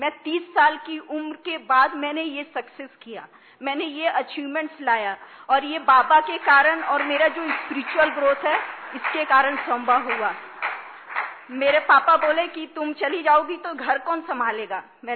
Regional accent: Vapi, Gujarat, India; और मैं वापी गुजरात से हूँ

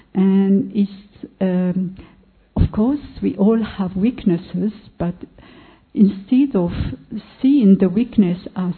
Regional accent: Oman; English is a second language; from Oman.

